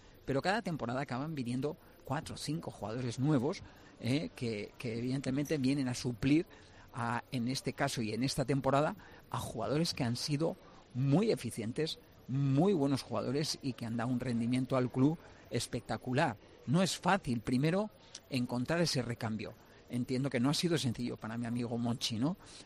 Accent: Navarre, Spain; perseverante, eso lo era y lo sigo siendo, como buen navarro

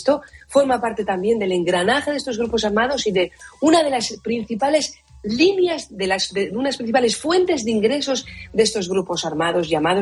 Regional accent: Spain

